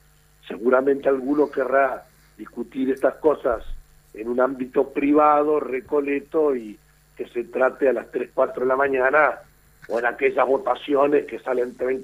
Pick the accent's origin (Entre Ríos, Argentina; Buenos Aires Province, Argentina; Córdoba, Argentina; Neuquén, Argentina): Entre Ríos, Argentina; Yo soy de Chagua, que tiene básquet, no tiene fútbol.